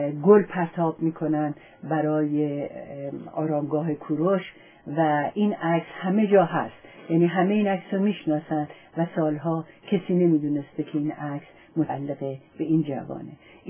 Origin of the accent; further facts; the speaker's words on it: Iran; من به عنوان یک ایرانی سپاسگزارم از ایشون